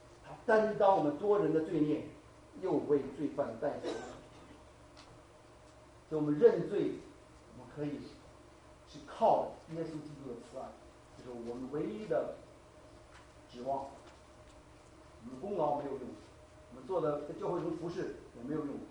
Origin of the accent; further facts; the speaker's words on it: China; 我们中国人很喜欢讲小福